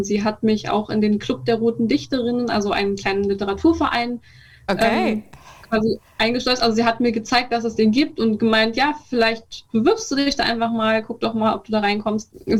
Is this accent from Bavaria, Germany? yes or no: no; Brandenburg, Germany; meinem Aufwachsen, meiner Kindheit und Jugend in der Prignitz, die vielleicht etwas anders abläuft als die Jugend im Rest von Deutschland.